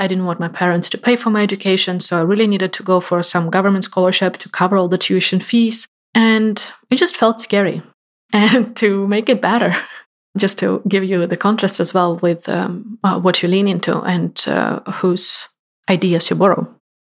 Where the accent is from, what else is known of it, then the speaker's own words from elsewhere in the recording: Ukraine; one of the top three universities in my home country, in Ukraine.